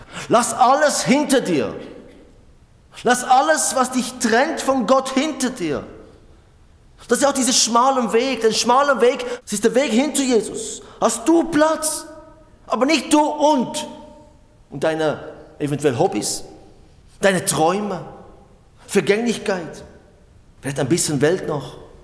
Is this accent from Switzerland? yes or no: yes; Switzerland; Wir als Schweizer würden sagen, Moment, so nicht, gibt es einen Plan?